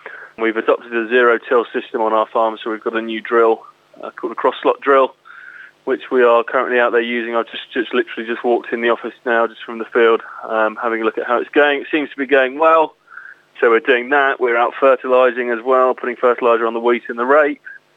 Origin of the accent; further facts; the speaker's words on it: East of England, United Kingdom; Okay, so I am a farmer from Essex.